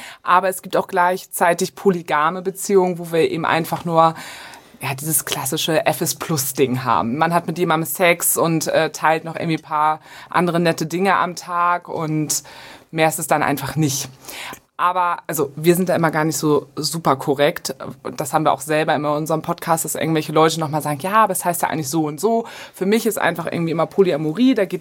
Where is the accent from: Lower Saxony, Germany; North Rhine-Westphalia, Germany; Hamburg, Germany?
Hamburg, Germany; Wir kommen aus Hamburg